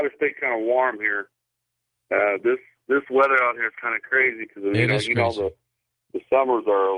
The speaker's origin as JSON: {"language": "English", "region": "Colorado", "country": "United States", "said": "Yes. I'm originally from Colorado."}